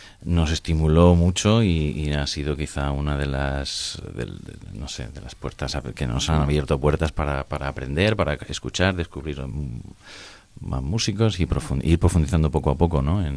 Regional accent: Murcia, Region of Murcia, Spain; nosotros, que somos de Murcia, viniendo todas las semanas tres o cuatro veces aquí desde hace ya 15 o 16 años

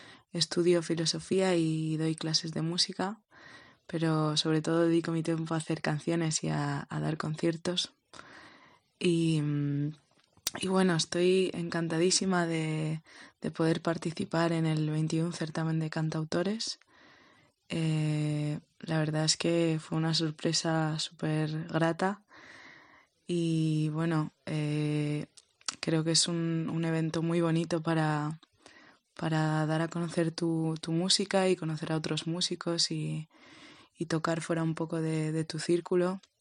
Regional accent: San Juan, Valencian Community, Spain; born there; now in Madrid, Spain; tengo 21 años, nací en San Juan, Alicante, pero vivo en Madrid.

